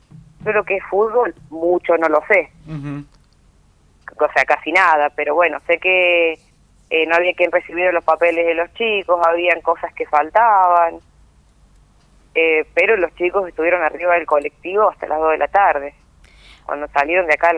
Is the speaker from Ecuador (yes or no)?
no; San Juan, Argentina; born there; cuando yo soy nacida en San Juan, preguntamos a mis primos y a unos tíos que tengo yo